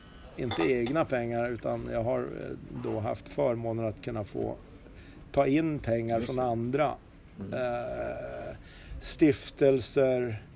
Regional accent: Umeå, Västerbotten County, Sweden; also born or lived in Lycksele; now in Stockholm, Sweden; Jag är uppvuxen i Umeå. Mm. Född i en oerhört central ort i norra Sverige som heter Lycksele.

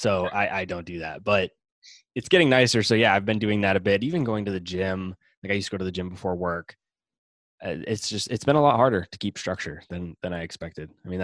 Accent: Boston, Massachusetts, United States; I'm from Boston.

